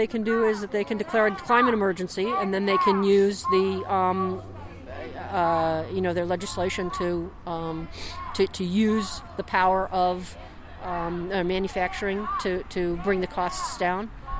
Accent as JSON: {"language": "English", "town": "Cleveland", "region": "Ohio", "country": "United States", "said": "I mean, up in Cleveland, I'm from Cleveland."}